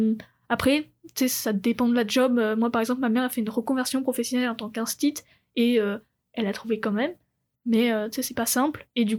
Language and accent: French; France; now in Canada; étant donné que je suis française, je paye pas comme un étranger, je paye comme un Canadien.